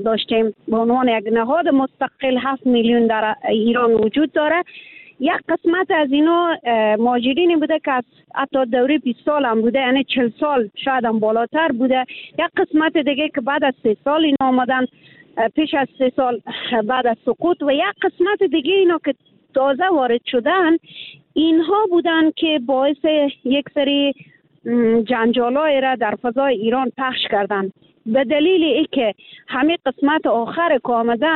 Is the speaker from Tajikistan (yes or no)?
no; Afghanistan; now in Iran; به عنوان یک افغان، همیشه دفاع کردم از وطن خود